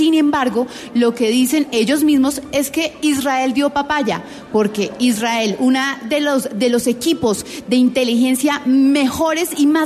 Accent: Colombia; lo que nos puede representar como colombianos.

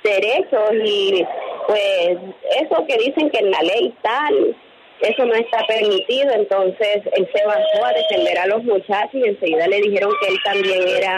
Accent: Macayepo, Bolívar, Colombia; now in Sincelejo, Colombia; nosotros somos una familia humilde que viene desplazada de Macayeco, Bolívar. Hace años llegamos aquí a Cincelejo

